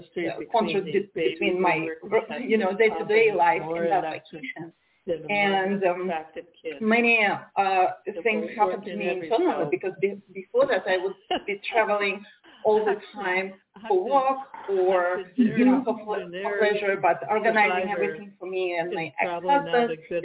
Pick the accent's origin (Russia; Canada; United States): Russia; English is a second language; moved away as an adult; also born or lived in Moldova; I was born in Moldavia. It's a former USSR country, and in 1990s, when USSR was falling apart, we moved to a small town in Russia, and I never felt like I belonged there.